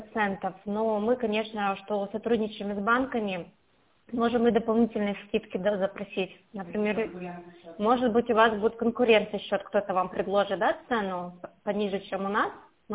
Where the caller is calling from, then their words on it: Irkutsk, Irkutsk Oblast, Russia; Мы в Иркутске находимся.